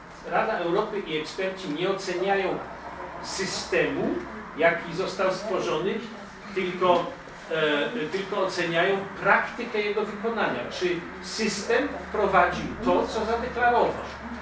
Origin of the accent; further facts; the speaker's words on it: Silesian Voivodeship, Poland; My ze Śląska Górnego, inne regiony były w różnej sytuacji, my ze Śląska Górnego nie mogliśmy się uczyć języka niemieckiego od 1945 do 1989 włącznie.